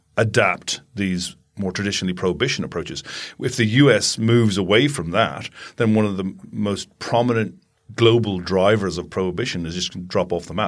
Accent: Ireland; I know that growing up in Ireland, nobody was paying attention.

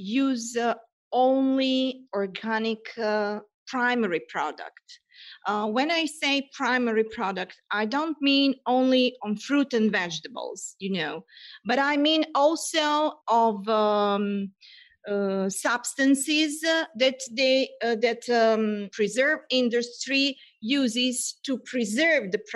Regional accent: Serbia; moved away as an adult; now in Italy; I'm originally from Serbia, but I live in Italy for 17 years. It's my home now.

